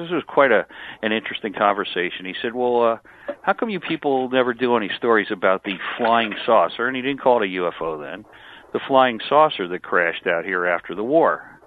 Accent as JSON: {"language": "English", "region": "New Jersey", "country": "United States", "tie": "born or raised there", "said": "I grew up here in New Jersey and went to Eastern New Mexico University."}